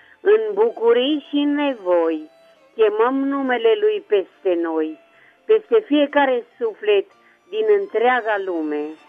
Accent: Deva, Hunedoara County, Romania; sunt din Deva.

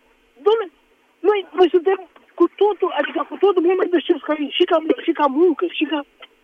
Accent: Romania; de ce sunt ei așa, am părerea așa proastă despre ei ca român?

